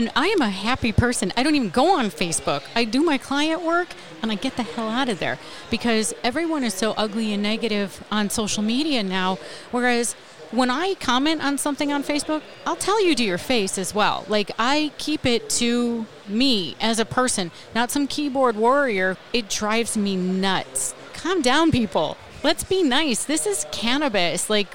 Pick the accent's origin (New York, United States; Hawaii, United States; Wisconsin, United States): New York, United States; Buffalo; I grew up in Buffalo. My high school sweetheart and I, the year after I graduated, 1989, 1990, drove from Buffalo to Weed, California